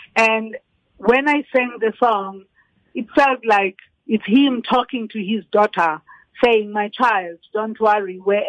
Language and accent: English; South Africa; Because as South African children, we were so lucky. When I was growing up, the world was looking at us, you know, going through whatever we were going through because of apartheid